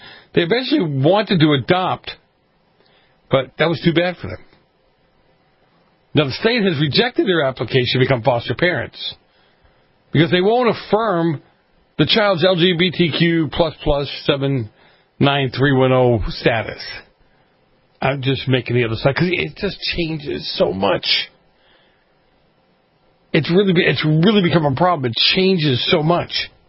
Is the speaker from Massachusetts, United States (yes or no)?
yes; Massachusetts, United States; Massachusetts versus Christians on transgenderism. This is my home state.